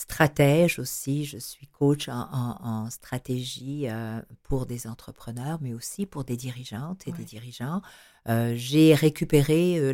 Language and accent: French; Quebec, Canada; Je parle de ce que l'on est, ce que j'ai découvert chez nous au Québec.